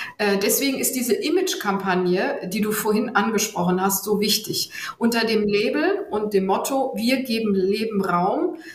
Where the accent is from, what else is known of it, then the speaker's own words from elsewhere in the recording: Hamburg, Germany; Insbesondere auch Stadtstaat, Hamburg, meine Heimatstadt